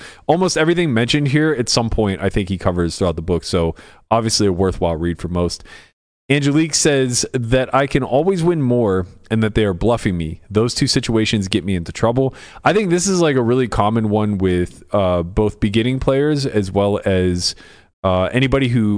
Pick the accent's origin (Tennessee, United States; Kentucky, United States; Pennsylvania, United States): Pennsylvania, United States; Pittsburgh; Listen, I'm from Pittsburgh.